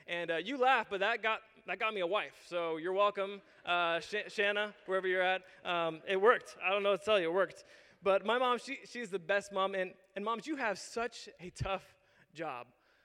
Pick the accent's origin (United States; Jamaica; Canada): United States; Youngstown, Ohio; And we grew up in Youngstown, Ohio, which has a very large Ohio Italian population.